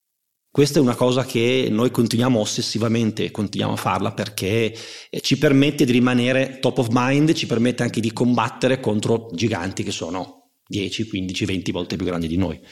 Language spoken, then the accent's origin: Italian; Turin, Piedmont, Italy; Noi siamo piemontesi, torinesi, piemontardi per essere precisi.